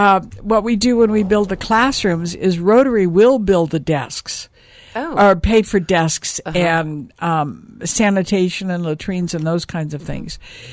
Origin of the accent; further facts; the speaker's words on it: San Luis Obispo, California, United States; San Luis Obispo.